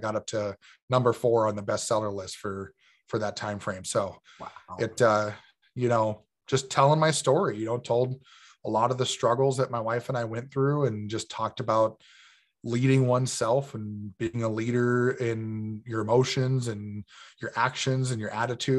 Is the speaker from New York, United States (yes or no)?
no; California, United States; moved away as an adult; now in North Dakota, United States; I grew up on the West Coast in the US here. I grew up in California and moved out to North Dakota when I graduated high school.